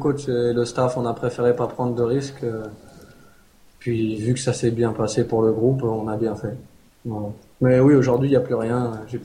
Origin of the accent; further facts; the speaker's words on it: Paris, Île-de-France, France; born there; je suis joueur des Chamois Niortais, je suis né le 8 septembre 88 et je suis né à Paris.